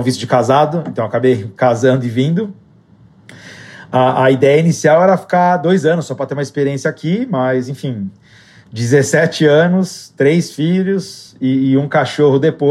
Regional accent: São Bernardo do Campo, São Paulo, Brazil; Eu sou do ABC Paulista, de São Bernardo do Campo. Eu venho de uma família de classe média.

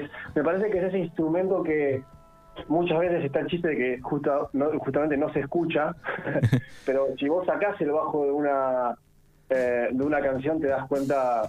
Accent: Quilmes, Buenos Aires Province, Argentina; Somos …, … y yo somos de Quilmes y … de San Telmo.

